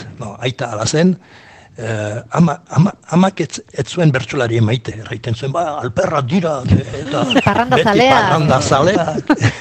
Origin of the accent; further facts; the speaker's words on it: Paris, Île-de-France, France; also born or lived in Oiartzun; ni sortu nintzen mendien galutako etxalde batean, Oiartzunen, eta 11 hilabete nituela eraman ziaten Parisa. Eta geroztik Parisen hasi noski, eta gero ibili naiz mundu guzien, eta itzuli nintzen eskolarrira 70 urtekin. Orduan ez nuen eskolarrian ikasi euskara, baizik Parisen.